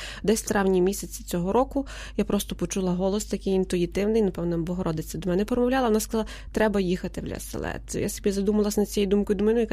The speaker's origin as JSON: {"language": "Ukrainian", "town": "Lviv", "region": "Lviv Oblast", "country": "Ukraine", "said": "я сама зі Львівщини, я сама зі Львова"}